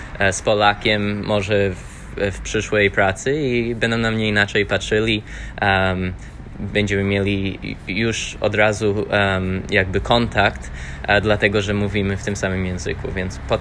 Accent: Australia; Polish is a second language; uczyłem przez 2 sezony w Zieleńcu po polsku i generalnie ludzie patrzyli na mnie i nie mieli pojęcia o tym, że pochodzę z Australii

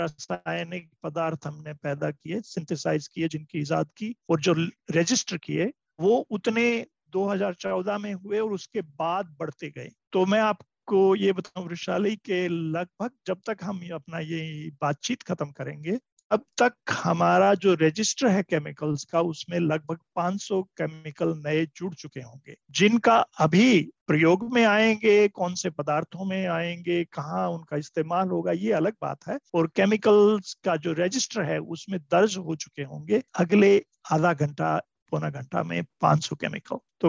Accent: India; मैं कृषि परिवार से हूँ, गांव से, तो मेरा जन्म एक गांव में हुआ।

